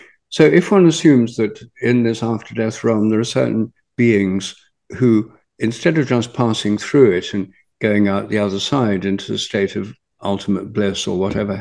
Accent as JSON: {"language": "English", "town": "Newark-on-Trent", "region": "East Midlands", "country": "United Kingdom", "tie": "born or raised there", "said": "in my hometown, Newark on Trent, St. Mary Magdalene, who I regard as my patron saint"}